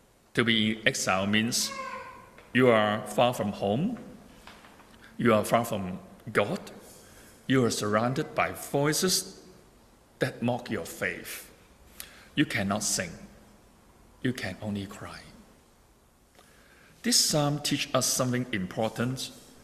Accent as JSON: {"language": "English", "country": "Hong Kong", "said": "I'm from Hong Kong."}